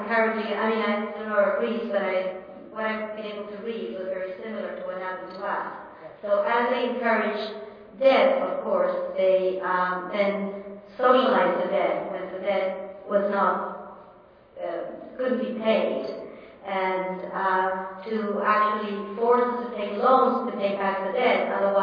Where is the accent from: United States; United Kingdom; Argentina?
Argentina; Well, I'm from originally from Argentina